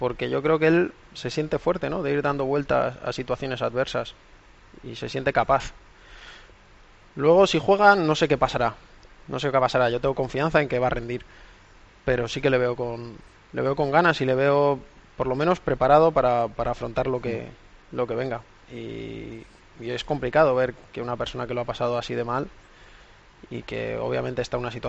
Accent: Majadahonda, Community of Madrid, Spain; Es verdad que yo nací en un hospital del centro de Madrid, pero yo he vivido toda mi vida en Majadahonda.

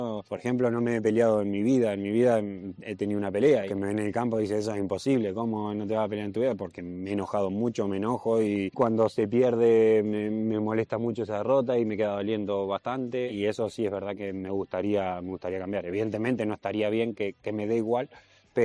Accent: Argentina; yo vengo de Argentina y al final me lleva un poco allá

